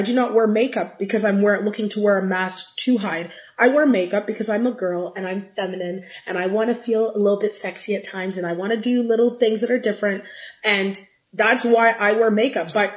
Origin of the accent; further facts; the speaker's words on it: Guelph, Ontario, Canada; I grew up in Guelph, Ontario, and I still reside here. And it has always been a green, holistic community. And we are surrounded by farms.